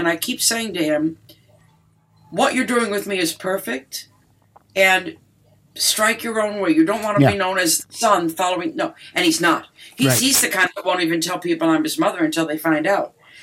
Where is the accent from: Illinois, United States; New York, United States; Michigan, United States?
Michigan, United States; Detroit; that was about my hometown and about my upbringing.